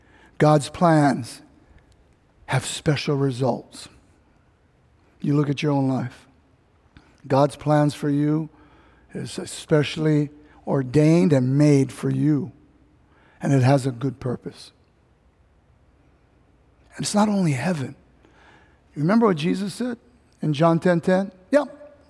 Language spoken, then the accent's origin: English; California, United States; That's a purpose I never thought of as a young kid growing up in Cali.